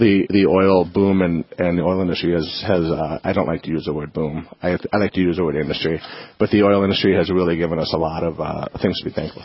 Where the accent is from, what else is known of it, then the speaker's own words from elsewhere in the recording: Watford City, North Dakota, United States; moved away as an adult; also born or lived in Phoenix, Arizona; So I was born and raised in Watford City. This is all I knew. I went to 2 years of junior college in Williston, very proud of the Tetons.